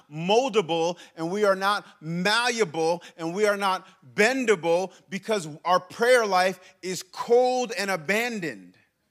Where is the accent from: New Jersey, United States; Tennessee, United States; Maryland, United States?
Tennessee, United States; Memphis; when I tell people like, yeah, I'm from Memphis, they're like, oh, you're in the heart of the mission field, aren't you?